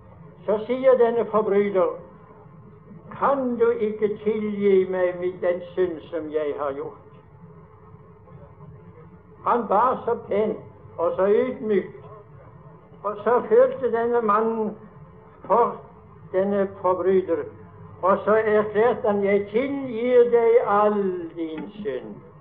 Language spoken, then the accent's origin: Norwegian; Sør-Audnedal, Agder, Norway; Jeg husker som barn hjemme i Sør-Audendal